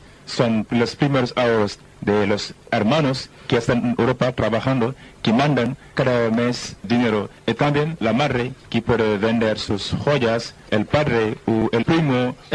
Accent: Senegal; Spanish is a second language; now in Spain; Y después la África del Oeste, donde yo vengo de Senegal, que es la África del Oeste. Hay también muchos inmigrantes senegales aquí en España.

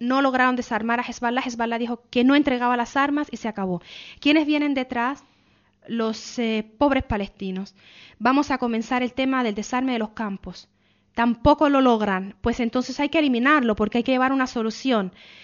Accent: Cuba; Yo nací en Cuba.

